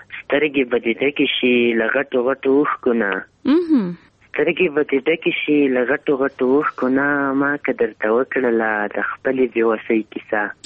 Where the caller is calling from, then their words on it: Ghazni, Afghanistan; وړی کمی در سره د غزنی ولایت منی ولی